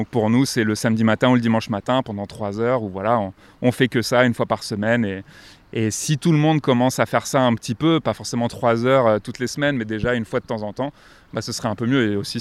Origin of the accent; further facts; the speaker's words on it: Paris, Île-de-France, France; Plus j'ai grandi à Paris, donc c'est vraiment une ville où il y a des déchets partout.